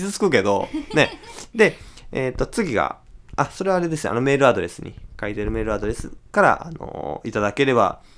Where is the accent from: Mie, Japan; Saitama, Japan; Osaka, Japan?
Osaka, Japan; 俺大阪生まれ大阪育ちだけど、大阪思んないっていう大阪人結構いるんだよね